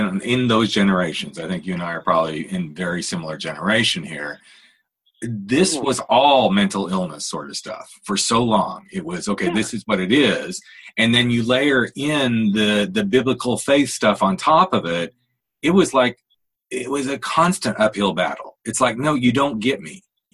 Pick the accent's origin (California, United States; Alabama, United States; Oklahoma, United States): Oklahoma, United States; also born or lived in Arkansas; I totally get you, because I grew up in Oklahoma, Arkansas.